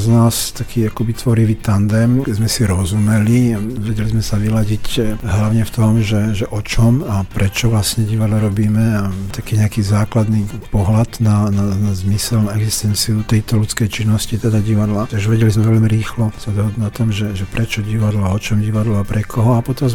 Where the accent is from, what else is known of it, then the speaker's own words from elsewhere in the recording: Žilina, Žilina Region, Slovakia; born there; moved away as an adult; now in Banská Bystrica, Slovakia; ja som sa narodil v Žiline, tam som začal aj s divadlom a vlastne zo Žiliny som sem prešiel, vtedy som mal tuším 27 rokov. Prišiel som sem do Bystrice kvôli divadlu